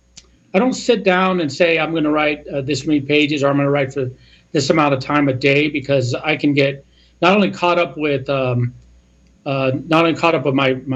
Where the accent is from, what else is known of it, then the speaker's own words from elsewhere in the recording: Phoenix, Arizona, United States; Gila River is south of Phoenix area. I was born and raised in Phoenix. and a member of my tribe.